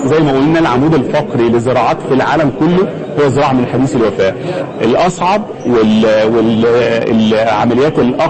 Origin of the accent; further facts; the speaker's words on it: Egypt; لا ثقافيا عندنا مشكلة كمصريين